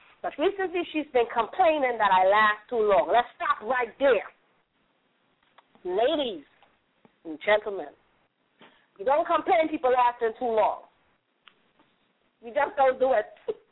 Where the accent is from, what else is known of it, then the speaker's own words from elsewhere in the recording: Trinidad & Tobago; So I would love to read this in like a Jamaican accent, but I'm Trinidadian, and it ain't going to work too well.